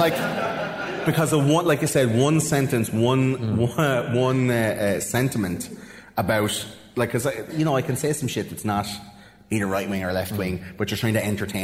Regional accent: Leinster, Ireland; accent: Wexford; like my Wexford accent.

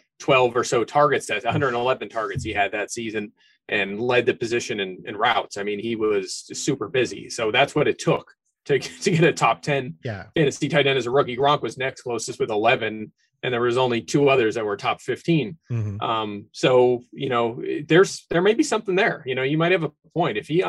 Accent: Philadelphia, Pennsylvania, United States; born or raised there

